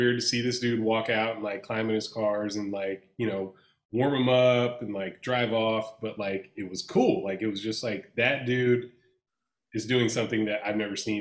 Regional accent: Atlanta, Georgia, United States; I had a neighbor growing up in Atlanta that was a little person

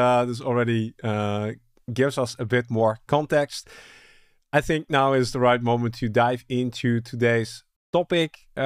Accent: Netherlands; Now, I'm from the Netherlands. I do this in the Netherlands.

